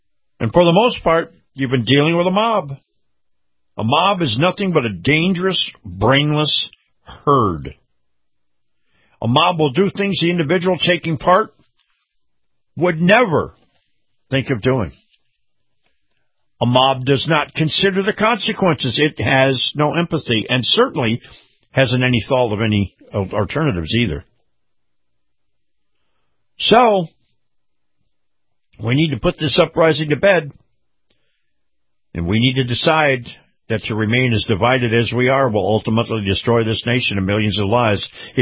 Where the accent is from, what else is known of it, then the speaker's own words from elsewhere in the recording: United States; And I am an American first, and everything else comes after that, like it or not.